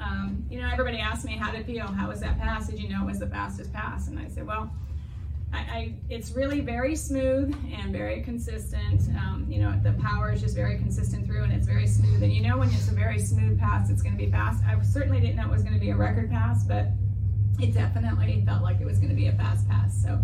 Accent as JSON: {"language": "English", "region": "West Coast", "country": "United States", "said": "I'm from the West Coast, but Gainesville is really my second home."}